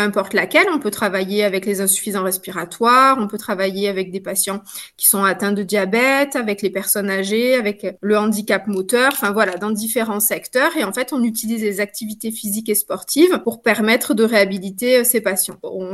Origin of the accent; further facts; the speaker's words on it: Provence-Alpes-Côte d'Azur, France; ce qui m'a permis de rentrer chez moi puisque je suis originaire des Hautes-Alpes